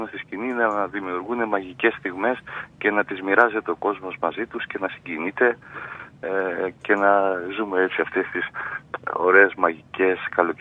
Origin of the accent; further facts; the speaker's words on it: Zakynthos, Ionian Islands, Greece; πήγα στο νησί μου, στη Ζάκυνθο, που είχα να πάω ένα χρόνο σχεδόν.